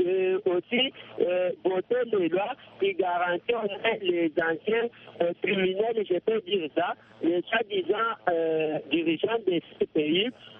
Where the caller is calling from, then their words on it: DR Congo; Ici, chez nous, en République démocratique du Congo, ce que nous festigeons est que nous avons élu les députés comme nos parleurs au niveau national.